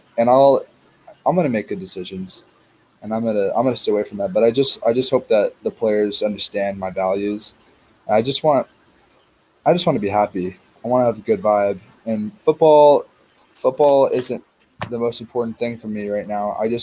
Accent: California, United States; And I'm from California, and okay, not that California has anything to do with it, but I'm like from a beach town, and a lot of guys just want to surf

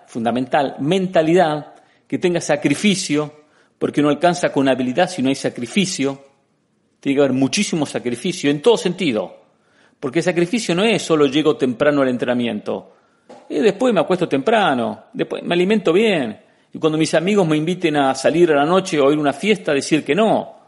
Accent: Argentina; No es que así somos los argentinos.

